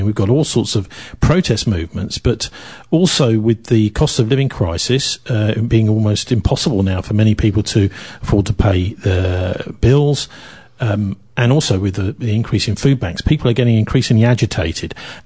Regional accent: London, United Kingdom; I'm a Londoner originally

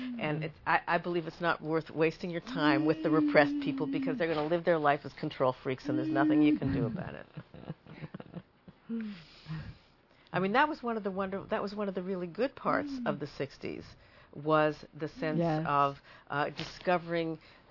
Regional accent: Canada; I'm from Canada.

